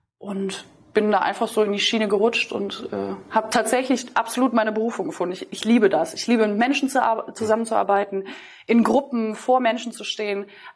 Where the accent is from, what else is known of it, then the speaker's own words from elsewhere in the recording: North Rhine-Westphalia, Germany; ich komme aus NRW, zwischen Düsseldorf und Köln und bin 27 Jahre alt